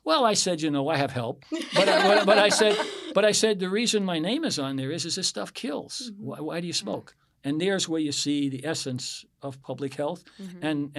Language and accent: English; United States; It comes down to, I'm an American. I can do what I want.